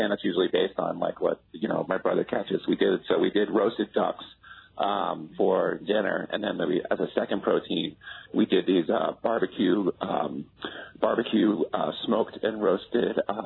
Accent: East Coast, United States; now in New Mexico, United States; I'm probably the untraditional one here as far as New Mexico holiday meal goes, because I'm from the East Coast, essentially. I'm not a native New Mexican.

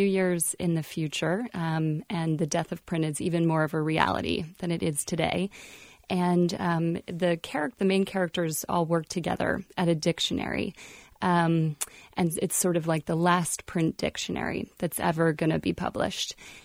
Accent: Durham, North Carolina, United States; I grew up here in Durham and my grandparents were just down the street.

